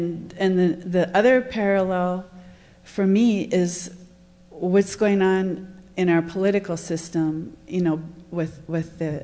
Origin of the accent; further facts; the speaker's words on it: Green Bay, Wisconsin, United States; now in Oakland, United States; I'm from Green Bay, Wisconsin, and moved here in January. I live in downtown Oakland now.